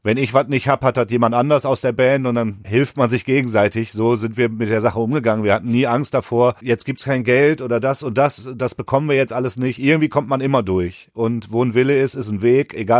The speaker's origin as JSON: {"language": "German", "town": "Mülheim an der Ruhr", "region": "North Rhine-Westphalia", "country": "Germany", "said": "Ich komme selbst aus Mülheim-Stierum. Das ist so ein nicht der schönste Bereich in Mülheim, ist nicht der schönste Stadtteil"}